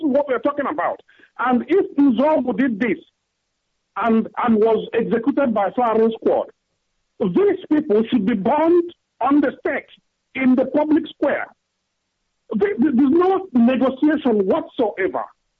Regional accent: Owerri, Imo, Nigeria; now in United Kingdom; I come from Ngobala local government, Owerri, in Biafra land.

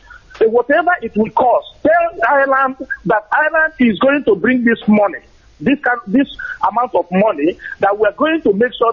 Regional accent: Enugu State, Nigeria; I am Igbo man from Enugu State

